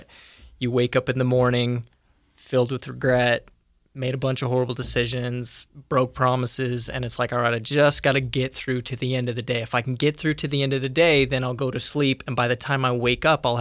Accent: Alamo, Nevada, United States; also born or lived in Ireland; I was born in Ireland. We joined the church. We immigrated to America in 1994 to a small town in Nevada called Alamo, which is a really great place, really close-knit LDS community mostly, 90%.

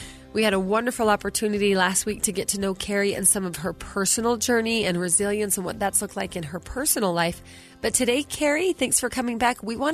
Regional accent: Utah, United States; I know I kind of know where it is, and I'm from Utah

